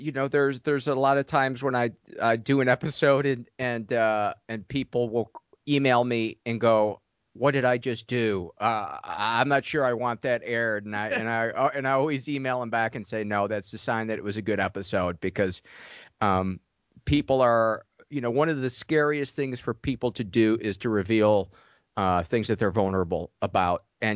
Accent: Homewood, Illinois, United States; also born or lived in South Holland; I was born in South Holland, and then my family moved to Homewood, and that's where I spent most of my childhood was in Homewood. Then I went to school at Indiana University in the mid-'80s, and then graduated from there and moved back home for a couple of years

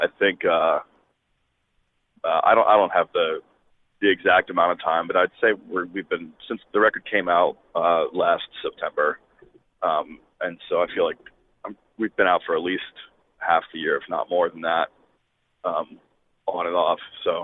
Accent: Washington, District of Columbia, United States; I grew up in Washington, D.C., and I was playing with my band there.

